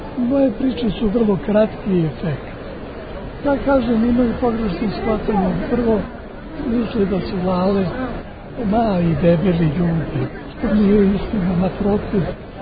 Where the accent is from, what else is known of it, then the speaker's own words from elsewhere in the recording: Melenci, Vojvodina, Serbia; born there; Ja sam rođen u Melincima.